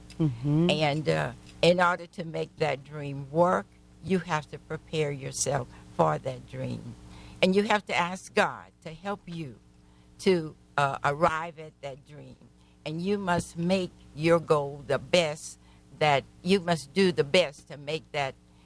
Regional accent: Rayne, Louisiana, United States; I grew up in Acadia Parish in a little town called Rain, Louisiana. Incidentally, the frog capital of the world.

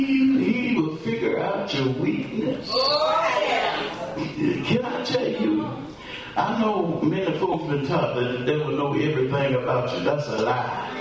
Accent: Germany; I grew up over in Germany.

